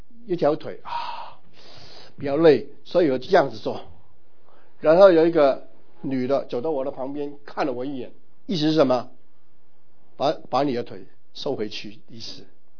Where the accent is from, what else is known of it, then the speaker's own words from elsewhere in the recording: Hong Kong; also born or lived in Guangzhou; 我出生在广州，然后在香港长大。